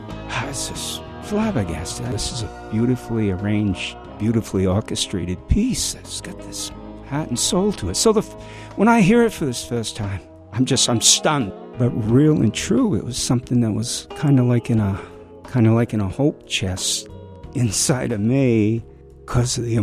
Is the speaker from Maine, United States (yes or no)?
yes; Deer Isle, Maine, United States; now in Nobleboro, United States; I live in Nobleboro, although I grew up on Deer Isle, so I still call that home.